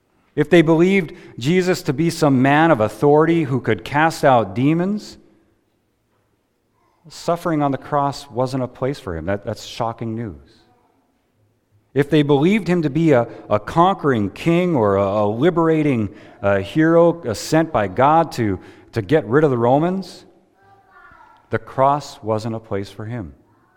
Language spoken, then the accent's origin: English; Mandan, North Dakota, United States; And growing up in Mandan, it's always been there.